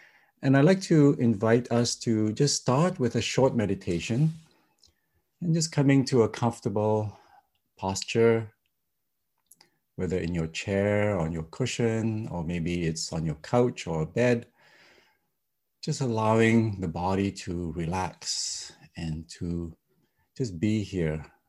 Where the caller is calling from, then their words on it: Vancouver, British Columbia, Canada; here, and I'm one of the mentors with Mark, and I'm calling in from Vancouver, Canada, where I live and work on the unceded territory of the Coast Salish peoples of the Musqueam, Squamish, and Tsleil-Waututh First Nations.